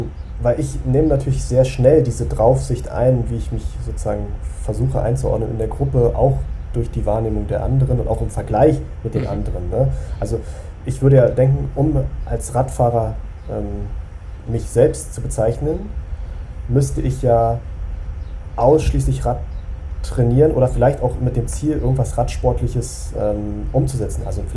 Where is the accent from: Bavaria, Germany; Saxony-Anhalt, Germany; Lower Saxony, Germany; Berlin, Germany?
Berlin, Germany